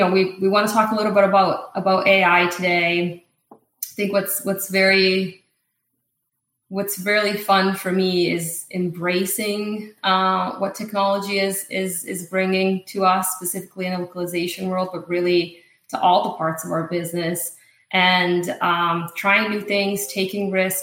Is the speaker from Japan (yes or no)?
no; Italy; English is a second language; moved away as an adult; now in United States; So I grew up in Italy. I lived there until I was about 18 years old, and then I moved to the U.S. for university in the Boston area, and really fell in love with life here. So decided to settle down and start a career here.